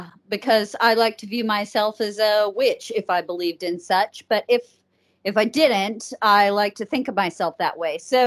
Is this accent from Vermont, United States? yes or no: no; Texas, United States; since I'm from Roberts County, Texas, if any of you have wondered, it has 1,000 people in the county and 300 in the only town in it.